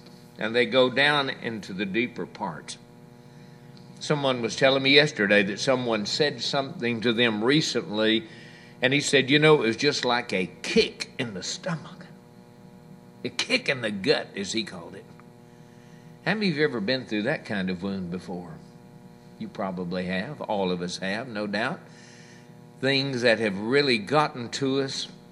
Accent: United States; I do believe in voting as an American

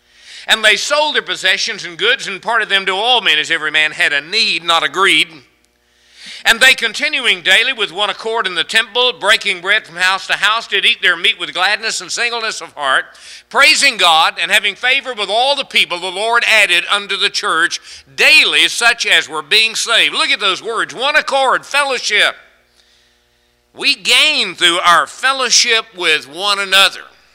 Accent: Hallsville, Texas, United States; we had a young boy, believe it or not, over in Hallsville, my hometown

